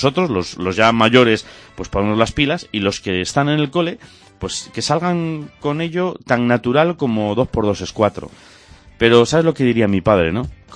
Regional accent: Galicia, Spain; porque yo voy allí y aun siendo gallego, que se supone que tengo algo más de camino recorrido

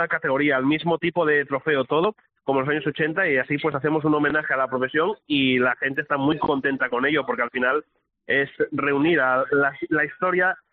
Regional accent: Asturias, Spain; yo como buen asturiano que soy amante de la tierrina

